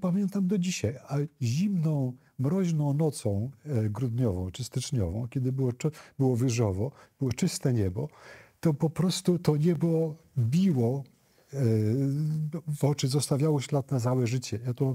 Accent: Podlaskie Voivodeship, Poland; Ja pochodzę z trochę wcześniejszego pokolenia. Wychowałem się w małym miasteczku powiatowym na Białostoczyźnie i mieszkaliśmy na obrzeżach miasta

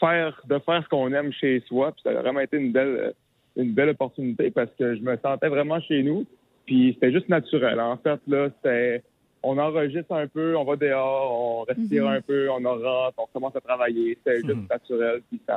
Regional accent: Normandin, Quebec, Canada; Ben, c'est certain que moi, je viens de là. Je suis né en Normandin, qui est comme à peu près 30 minutes de chez

